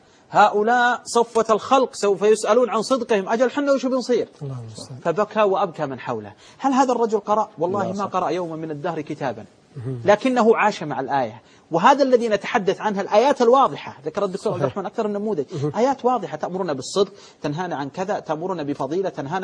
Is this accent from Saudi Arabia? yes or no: yes; Al-Qassim, Saudi Arabia; وعامي عندنا في القصيم